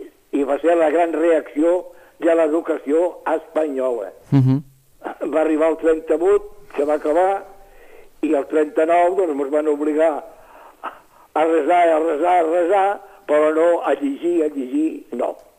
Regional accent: Catalonia, Spain; I la primera cosa que hem de voler, com a catalans, ara parlo com a català

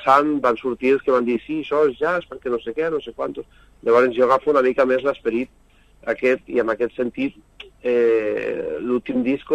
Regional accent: Catalonia, Spain; és que jo vinc del Priorat, saps?

